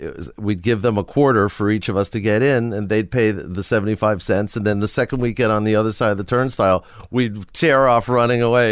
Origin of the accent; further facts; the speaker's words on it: Forest Hills, New York, United States; I grew up in Forest Hills, New York.